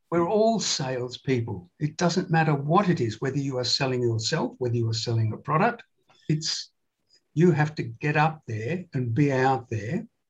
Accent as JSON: {"language": "English", "country": "Australia", "said": "They wanted me to become an expat back in my home country, Australia"}